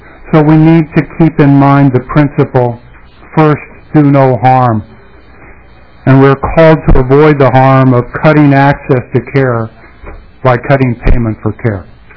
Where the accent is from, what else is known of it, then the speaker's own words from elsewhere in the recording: St. Cloud, Minnesota, United States; I'm a psychologist from St. Cloud, and I'm here today representing the Minnesota Psychological Association.